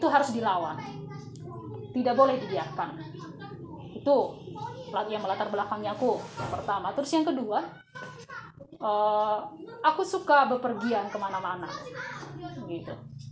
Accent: Pandumaan, North Sumatra, Indonesia; Aku juga orang Pandumaan gitu.

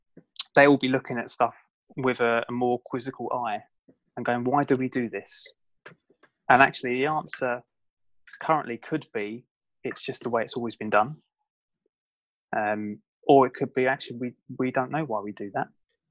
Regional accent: United Kingdom; Maybe a little bit embarrassed as a Brit.

